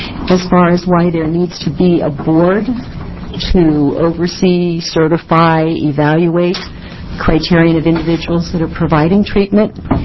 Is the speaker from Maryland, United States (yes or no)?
yes; Maryland, United States; now in Albany, United States; I am originally from Maryland, so I'm a long way from where my family is.